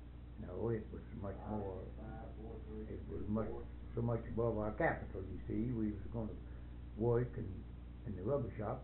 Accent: Ohio, United States; When we first come here, we come from Ohio, and we lost about everything we had.

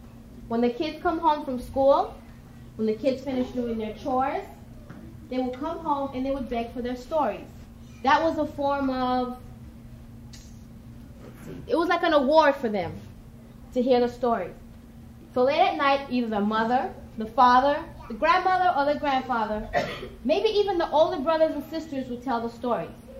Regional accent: North Miami Beach, Florida, United States; I'm from North Miami Beach, Miami, Florida. Come a long way.

